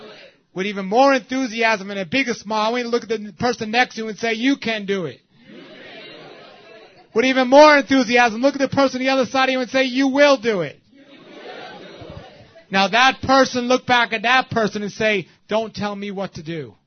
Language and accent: English; New York City, New York, United States; I'm from New York City, and wherever I go around the world, I'm out of the city.